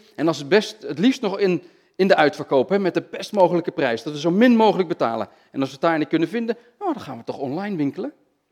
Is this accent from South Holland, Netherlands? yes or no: no; North Brabant, Netherlands; ik groeide vroeger op in Brabant. Waar mijn familie, die had daar een groot bos, bezat daar.